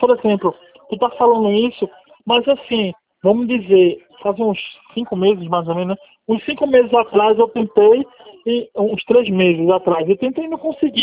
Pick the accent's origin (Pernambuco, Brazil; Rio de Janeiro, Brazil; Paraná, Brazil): Pernambuco, Brazil; Surubim; é que eu sou do Surubim